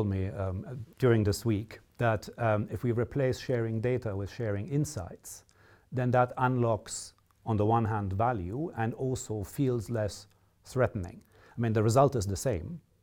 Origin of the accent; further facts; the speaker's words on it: Cairo, Cairo Governorate, Egypt; growing up in Egypt, which is both a beautiful place. Cairo is a massive city. It's a very difficult place.